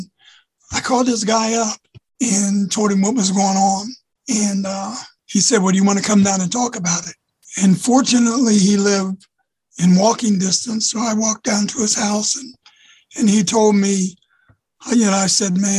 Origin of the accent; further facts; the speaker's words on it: Worthington, Ohio, United States; I was born and raised in Worthington, Ohio.